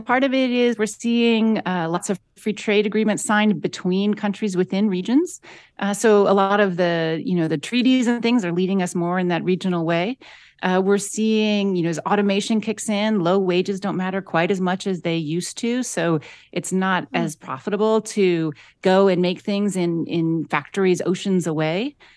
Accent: Akron, Ohio, United States; I grew up in Akron, Ohio, and that's definitely a place that has suffered a lot in the last 30, 40 years.

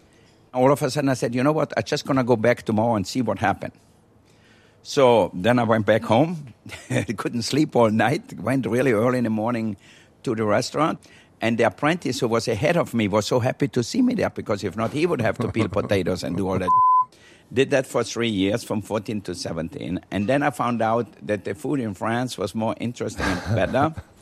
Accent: Austria; now in United States; I was born in Austria 66 years ago in 1949. Went to school until I was 14.

